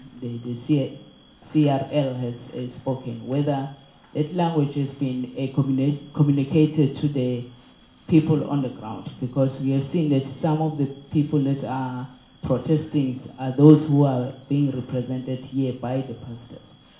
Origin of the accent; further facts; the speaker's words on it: KwaZulu-Natal, South Africa; I'm from KwaZulu-Natal.